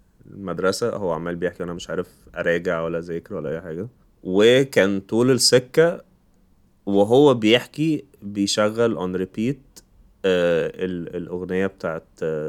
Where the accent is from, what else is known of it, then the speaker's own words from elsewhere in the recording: Alexandria, Alexandria Governorate, Egypt; انا كانت في السيوف دي منطقة عندنا في اسكندرية.